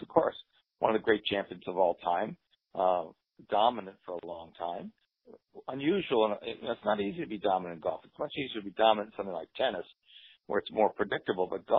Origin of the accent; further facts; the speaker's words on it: New Jersey, United States; Well, I grew up in New Jersey and played Baltusrol many times.